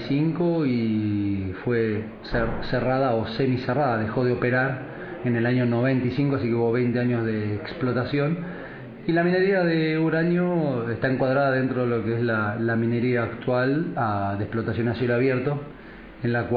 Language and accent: Spanish; San Rafael, Mendoza, Argentina; somos de San Rafael, de Mendoza, en Argentina.